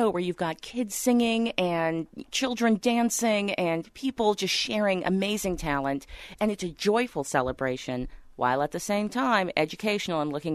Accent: Memphis, Tennessee, United States; born there; I was born in Memphis, Tennessee, though, so I remember the first time I went to visit my family there

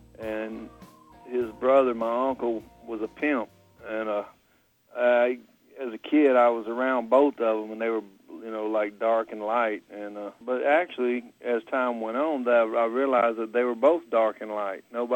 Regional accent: Tupelo, Mississippi, United States; who lives in my hometown, Tupelo, Mississippi, you know, he went to all the different kinds of churches, too

